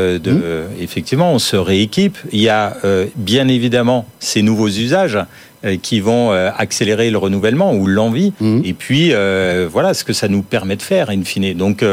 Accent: France; nous, en tant que Français

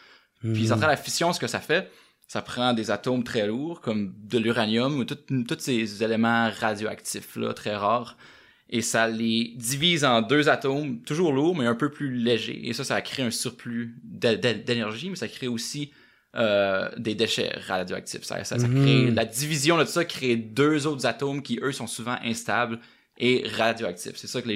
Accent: Saguenay, Quebec, Canada; Je viens de Saguenay

